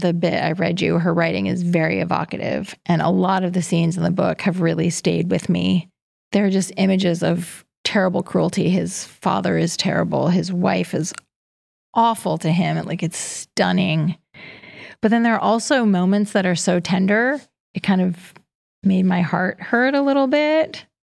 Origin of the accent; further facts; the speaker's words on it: Newfoundland and Labrador, Canada; It was like this just moment of trust in being a Newfoundlander.